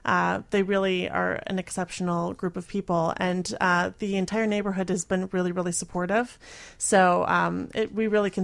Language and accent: English; Milwaukee, Wisconsin, United States; now in Chicago, United States; Milwaukee.